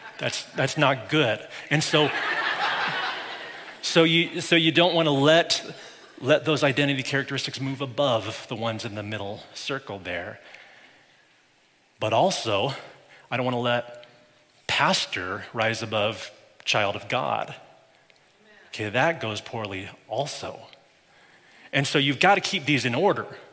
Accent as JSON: {"language": "English", "town": "Broomfield", "region": "Colorado", "country": "United States", "tie": "born or raised there", "said": "I grew up in Broomfield, Colorado. So my hometown is important to me. It shaped me."}